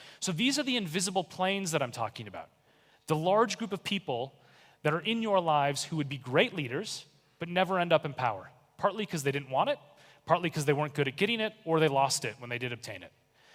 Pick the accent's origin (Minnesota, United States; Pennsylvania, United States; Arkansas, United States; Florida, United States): Minnesota, United States; Minneapolis; born or raised there